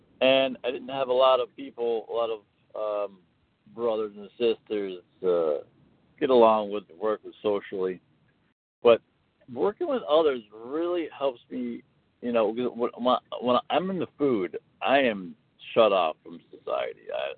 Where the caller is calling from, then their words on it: Florida, United States; from Florida.